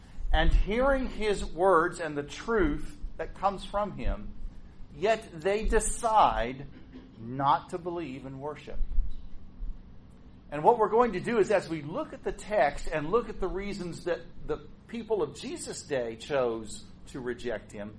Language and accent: English; Missouri, United States; I'm originally from Missouri, and while it's not quite as grand and spectacular as New England, it's close.